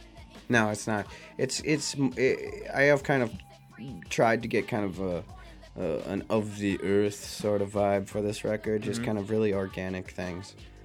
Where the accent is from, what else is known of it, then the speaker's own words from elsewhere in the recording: Minnesota, United States; also born or lived in Rhode Island; No, certainly not. I'm from Minnesota. I was living in Rhode Island for a while